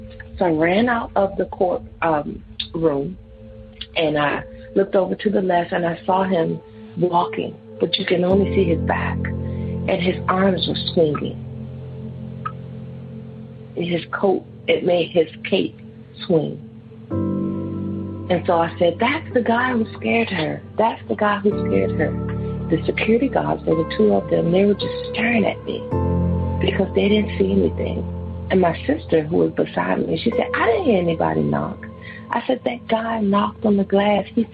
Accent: Washington, District of Columbia, United States; I'm from Washington, D.C.

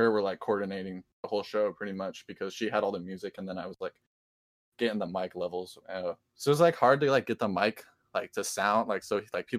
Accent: California, United States; And I'm from California, so I'm, like, trying to plan the show in Atlanta from California.

